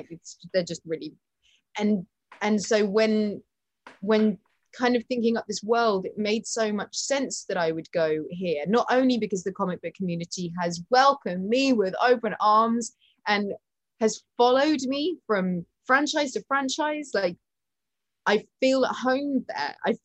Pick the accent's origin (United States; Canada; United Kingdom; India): United Kingdom; I am very British in my don't handle praise very well.